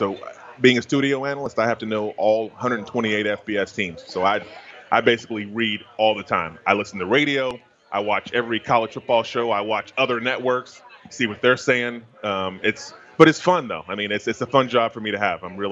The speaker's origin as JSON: {"language": "English", "town": "Tallahassee", "region": "Florida", "country": "United States", "tie": "born or raised there", "said": "Drove up to Tallahassee to my hometown, you know, and visited with Jimbo Fisher and watched them."}